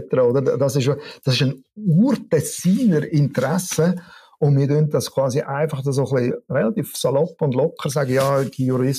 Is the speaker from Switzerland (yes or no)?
yes; Switzerland; aber wir dürfen es schon von Anfang an eigentlich als Schweizer, oder?